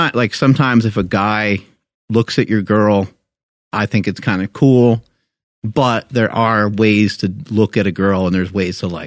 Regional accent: New York, United States; I said, well, I'm originally from New York. And he's like, well, what are you doing here? And I was like, well, I married a girl that's from here.

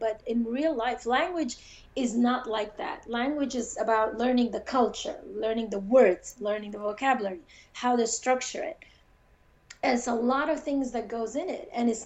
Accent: England, United Kingdom; first language English; I'm English. I was born. This is my actual native language.

